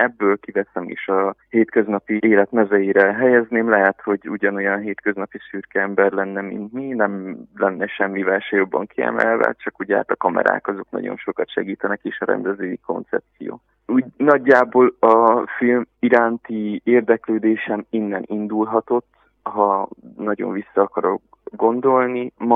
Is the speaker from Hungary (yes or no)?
no; Porumbenii Mari, Harghita, Romania; Én, ahonnan származom, az Nagygalambfalva, Székelyudvarhelyen